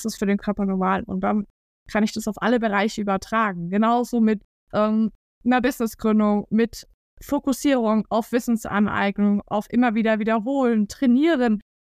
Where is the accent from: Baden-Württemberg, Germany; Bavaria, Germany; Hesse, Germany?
Bavaria, Germany; Ich komme aus der Region von Schweinfurt